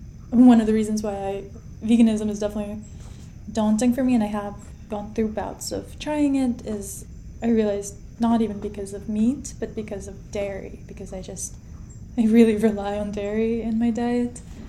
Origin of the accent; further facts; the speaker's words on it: Kazakhstan; as I said, I am from Kazakhstan, and there we eat a lot of, I guess, like post-Soviet country shared foods like cottage cheese.